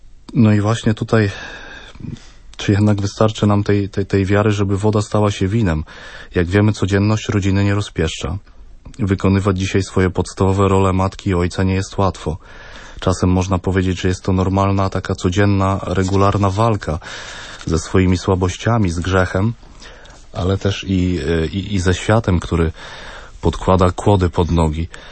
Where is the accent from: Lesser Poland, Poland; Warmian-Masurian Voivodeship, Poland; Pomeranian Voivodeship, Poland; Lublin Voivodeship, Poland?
Lublin Voivodeship, Poland; Zamość; now in Niepokalanów, Poland; Przeprowadziliśmy się tutaj z rodzinnego Zamościa